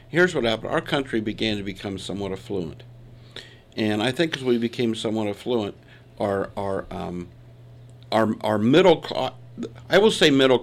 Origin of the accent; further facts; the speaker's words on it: Columbus, Ohio, United States; born there; when I was born, we lived there for, we moved shortly after that, but I was born on South Harris Avenue in Columbus.